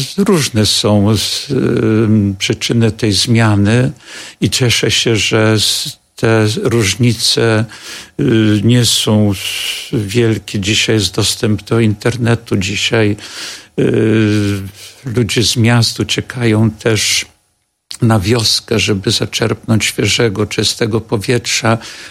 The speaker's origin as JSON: {"language": "Polish", "town": "Chawłowice", "region": "Subcarpathian Voivodeship", "country": "Poland", "said": "pochodzę z Podkarpacia, z miejscowości Chawłowice, też jako syn rolnika"}